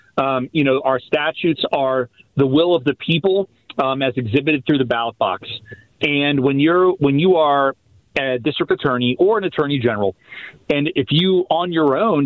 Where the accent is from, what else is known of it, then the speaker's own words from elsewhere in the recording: Harrisburg, Pennsylvania, United States; I grew up in Harrisburg, and I joined the Navy right out of high school.